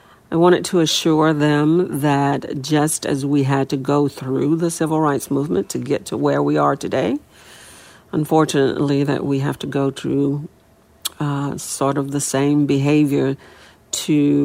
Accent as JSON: {"language": "English", "town": "New Orleans", "region": "Louisiana", "country": "United States", "tie": "born or raised there", "said": "I was chosen to be the first child to go to an all-white school, William Franz Elementary, in my hometown of New Orleans."}